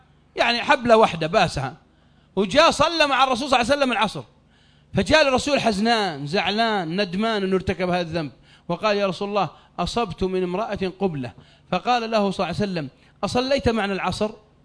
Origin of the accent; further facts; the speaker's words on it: Saudi Arabia; واحد عندنا في السعودية ملقوف ملقوف ملقوف مرة